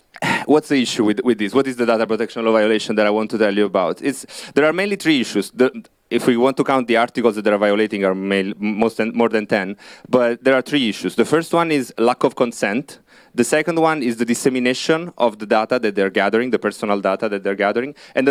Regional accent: Italy; English is a second language; it's happening at the same time in Italy, which is where I'm from, maybe you may have guessed it by my accent

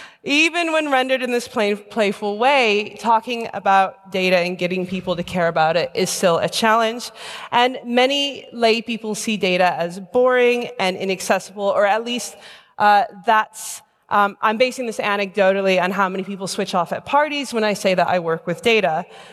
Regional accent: United States; now in London, United Kingdom; and I'm an American immigrant living in London.

